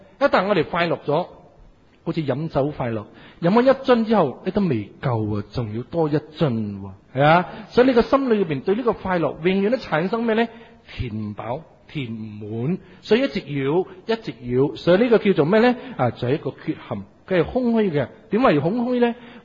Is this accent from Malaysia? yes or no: yes; Malaysia; 我哋马来西亚人食榴莲咧，就等榴莲跌落嚟，正去执起嚟食嘅。